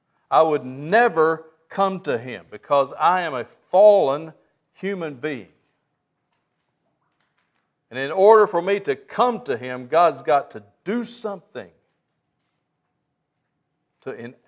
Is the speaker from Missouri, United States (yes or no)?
no; Heber Springs, Arkansas, United States; And then, lo and behold, they find out I'm from Heber Springs, Arkansas.